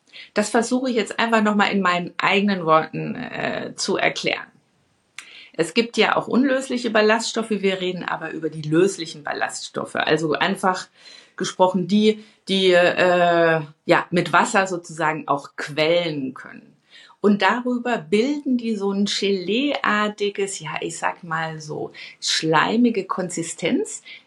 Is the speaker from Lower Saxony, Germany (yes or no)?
no; Bavaria, Germany; Ich bin Bayerin